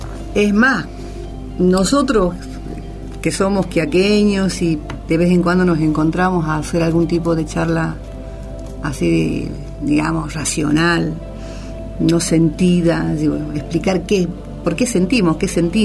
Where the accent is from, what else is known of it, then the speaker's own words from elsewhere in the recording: Yavi, Jujuy, Argentina; recordar momentos vividos en mi pueblo, en Yavi, en La Quiaca, mis abuelos, mi gente querida